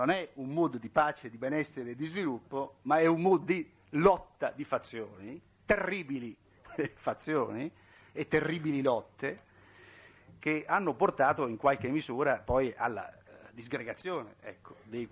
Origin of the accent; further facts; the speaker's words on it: Umbria, Italy; quindi personalmente come umbro lo ringrazio molto, ecco.